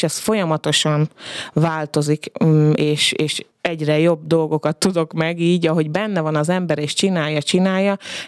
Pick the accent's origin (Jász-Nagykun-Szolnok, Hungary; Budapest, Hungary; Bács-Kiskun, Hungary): Bács-Kiskun, Hungary; Tataháza; now in Kiskunhalas, Hungary; Tataházi voltam én, Tataházáról jöttem. Csak a férjemmel, a Ferivel találkoztunk, és nagyon rövid idő alatt kiderült, hogy nekem itt a helyem, Kiskunhalason